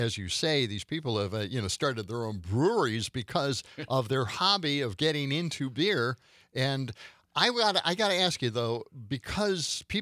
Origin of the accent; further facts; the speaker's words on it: Milwaukee, Wisconsin, United States; Milwaukee has fantastic breweries. I grew up in Milwaukee.